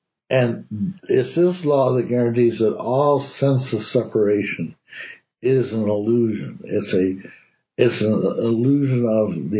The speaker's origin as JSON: {"language": "English", "region": "Ohio", "country": "United States", "tie": "born or raised there", "said": "I grew up in Ohio. I always slept with my window open."}